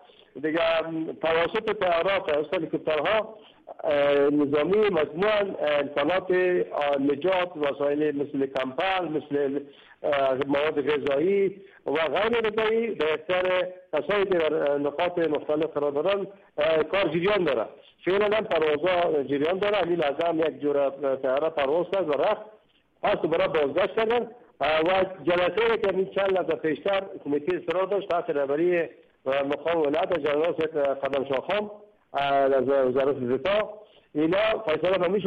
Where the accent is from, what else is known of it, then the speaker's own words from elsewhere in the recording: Panjshir, Afghanistan; چون ما خود ما از پنجشیر هستیم